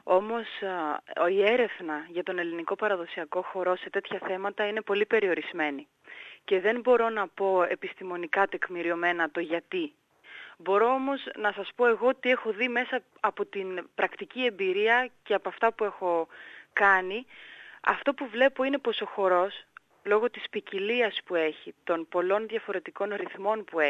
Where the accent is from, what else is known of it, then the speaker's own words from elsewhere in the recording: Greece; Έρχομαι από την Ελλάδα.